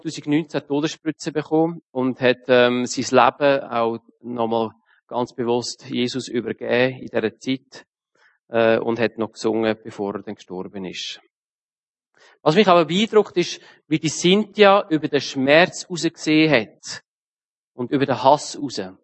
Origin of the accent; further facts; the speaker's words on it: Aargau, Switzerland; Ja, als Aargauer davor würde es mich schon wundern